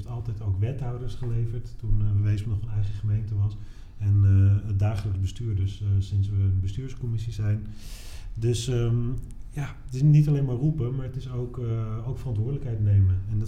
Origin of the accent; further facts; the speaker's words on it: Driemond, North Holland, Netherlands; Ik kom zelf uit Driemond, dus ik ben de Driemonder op de lijst.